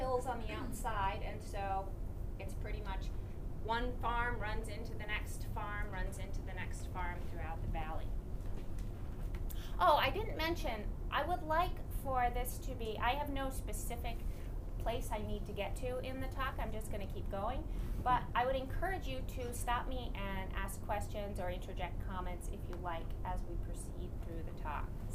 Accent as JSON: {"language": "English", "region": "Vermont", "country": "United States", "tie": "born or raised there", "said": "After I spent most of my time growing up in Vermont, I did go out and I spent my 5 years getting my less practical PhD out at Cornell."}